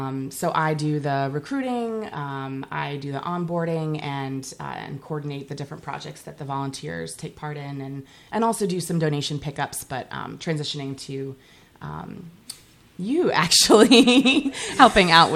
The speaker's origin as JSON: {"language": "English", "town": "Cape Elizabeth", "region": "Maine", "country": "United States", "tie": "born or raised there", "said": "I was born in Maine, born and raised."}